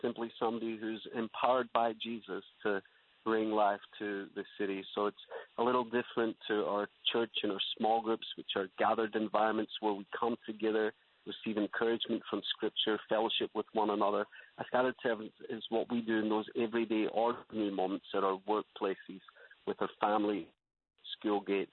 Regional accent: Glasgow, Scotland, United Kingdom; moved away as an adult; also born or lived in Northern Ireland; now in Orange County, United States; Born and raised actually in Glasgow in Scotland, and then moved with my wife to plant the church that we led in Northern Ireland about 20 years ago.

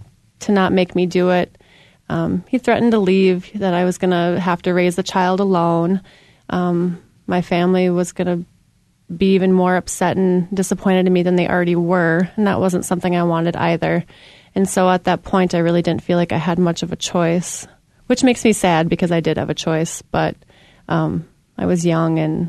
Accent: East Grand Forks, Minnesota, United States; I grew up in a large family of five kids in East Grand Forks, Minnesota, right in the border of North Dakota. And I grew up in a really wonderful Christian home.

